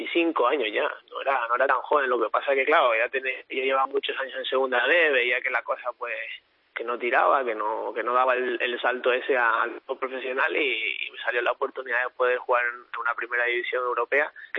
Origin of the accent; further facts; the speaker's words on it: Spain; moved away as an adult; desde que me fui de España y empecé a jugar en Polonia